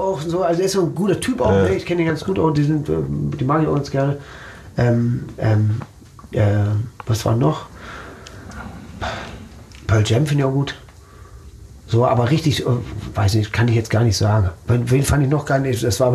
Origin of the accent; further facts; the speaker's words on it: Herne, North Rhine-Westphalia, Germany; also born or lived in Dortmund; Ich bin in Dortmund nur geboren. Ich bin in Port groß geworden. In Herne. Ja, okay. In Van der Eickel und Herne aufgewachsen, zur Schule gegangen.